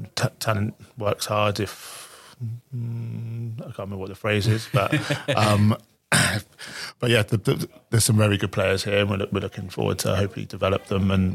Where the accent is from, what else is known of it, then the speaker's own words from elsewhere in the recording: South West England, United Kingdom; So I grew up in North Devon, a long way away from where we are at the moment.